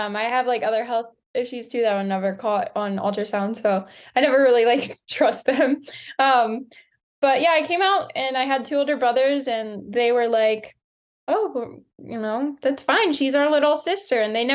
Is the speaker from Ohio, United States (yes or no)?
no; Lancaster, Pennsylvania, United States; I grew up in a small town in Lancaster, Pennsylvania. Like nowhere near the ocean